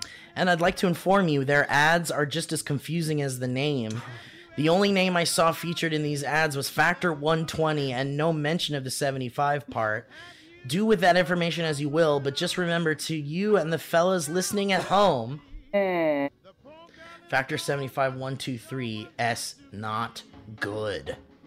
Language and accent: English; Utah, United States; Long time, first time. I'm from Utah.